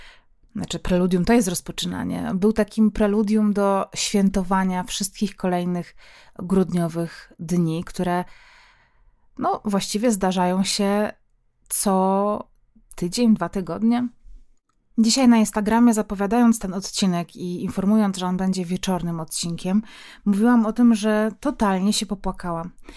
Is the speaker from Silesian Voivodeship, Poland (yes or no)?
yes; Silesian Voivodeship, Poland; jako Ślązaczka, urodzona na Śląsku, wychowana w rodzinie górniczej, nie całkowicie górniczej, ale jednak